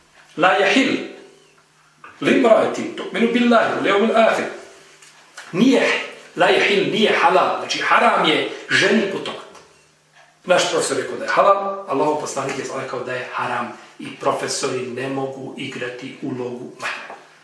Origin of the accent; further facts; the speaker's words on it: Novi Pazar, Raška District, Serbia; Ja sam iz Novog Pazara